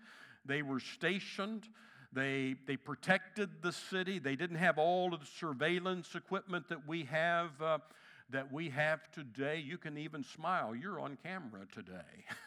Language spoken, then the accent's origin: English; Kansas City, Missouri, United States; I grew up in Kansas City where Russell Stover's headquarters is.